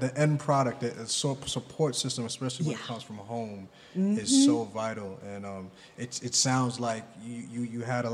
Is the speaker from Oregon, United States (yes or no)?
no; New York, United States; growing up in Long Island as well, I had an experience about that.